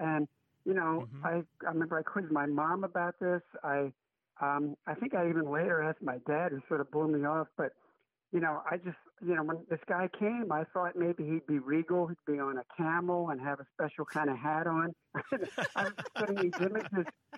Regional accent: Philadelphia, Pennsylvania, United States; now in Madison, United States; I'm calling you from Madison, Wisconsin.

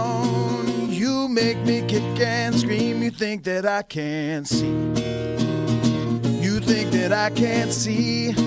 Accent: Pittsburgh, Pennsylvania, United States; also born or lived in Jerusalem, Israel / Chicago / Philadelphia; I've lived most of my life in Pittsburgh, but I was born in Israel, moved to Chicago, Pittsburgh, Philadelphia, moved around

